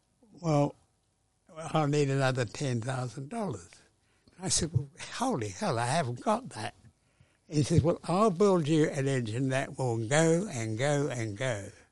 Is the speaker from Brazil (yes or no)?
no; England, United Kingdom; I came from England. I mean, in London, Tatler magazine had it down on my penthouse there